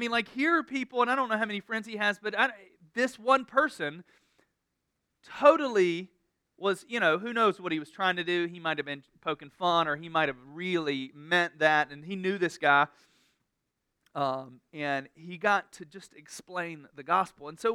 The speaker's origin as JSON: {"language": "English", "region": "North Carolina", "country": "United States", "said": "Man, I mean, I'm from North Carolina, but I don't know what just happened right there."}